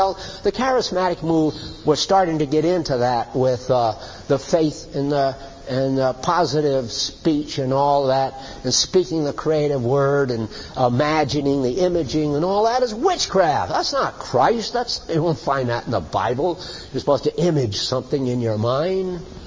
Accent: United States; I'm talking about America because I'm an American.

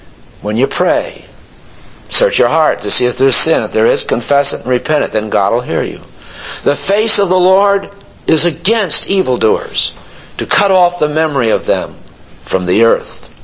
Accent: New England, United States; I come from New England. Don't tread on me.

